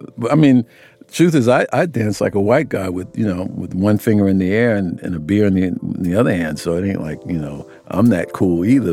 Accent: United States; Well, I mean, I'm a black man. I grew up in America, so I don't need to.

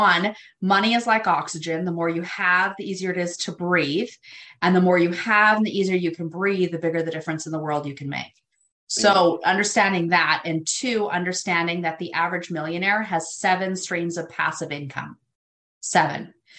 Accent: Canada; I'm actually Canadian, and I was actually born to a teenage mother.

